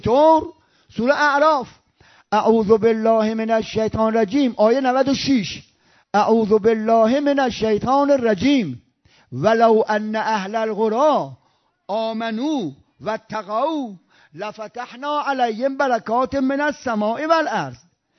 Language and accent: Persian; Khomeini Shahr, Isfahan, Iran; مثلا مثال میزنم به شهر خودمون خمینی شهر